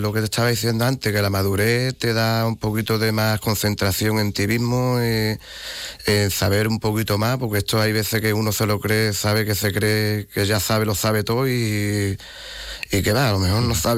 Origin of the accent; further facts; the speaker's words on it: Jerez de la Frontera, Andalusia, Spain; siendo en mi tierra y por el Festival de Jerez